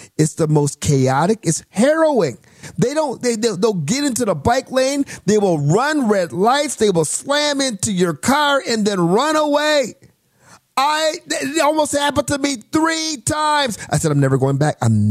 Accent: Milwaukee, Wisconsin, United States; I'm from Milwaukee, Wisconsin, and I'm telling you, when I go home, I don't really go into the city very much.

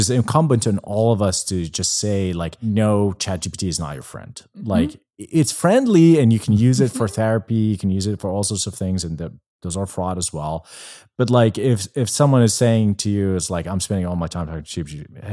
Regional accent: Jordan; now in United States; when I grew up in Jordan, everyone smoked. I smoked. I came to the US.

